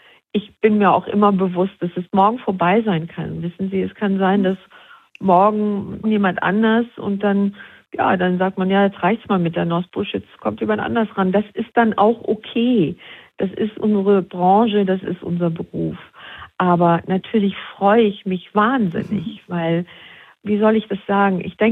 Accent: Esch-sur-Alzette, South, Luxembourg; wenn du aus dem Süden kommst, Luxemburgs, aus Esch, da wo ich herkomme, dann bist du einfach ein Arbeiterkind

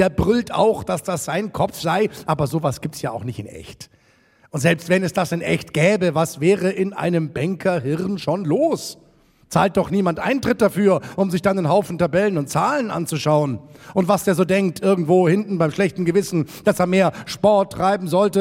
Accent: Munich, Bavaria, Germany; born or raised there; moved away as an adult

